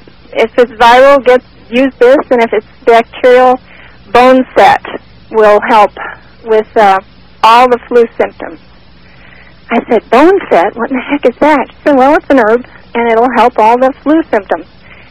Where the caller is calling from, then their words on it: Phoenix, Arizona, United States; from Phoenix.